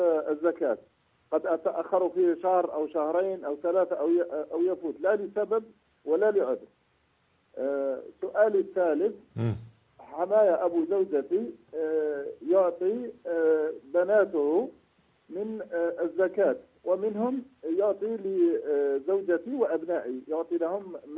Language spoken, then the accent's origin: Arabic; Algeria